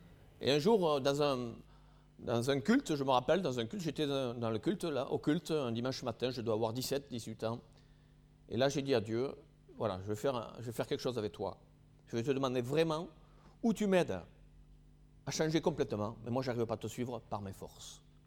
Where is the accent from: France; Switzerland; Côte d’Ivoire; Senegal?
France; Albi, Occitanie; je repartais le week-end sur Albi, parce que je suis issu d'Albi au départ